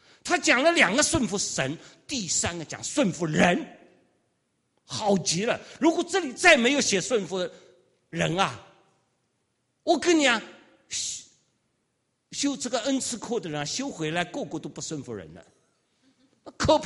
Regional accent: China; 我们中国人最想是你老几，对不对？

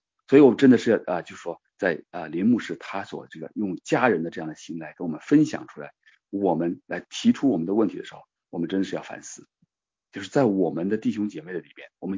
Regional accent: Jiaozuo, Henan, China; 当时我是河南人，她是北京人，那么放假了就是放暑假，然后就个人回个人家，她回北京，我回焦作。当时我们是农村的，我是农村的

